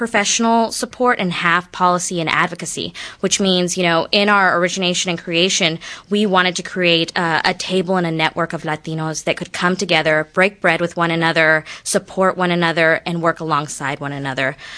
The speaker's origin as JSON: {"language": "English", "town": "Houston", "region": "Texas", "country": "United States", "tie": "born or raised there", "also_born_or_lived": "California", "said": "I was born in California and raised in Houston. And between my husband and I have over close to 40 family members in Houston."}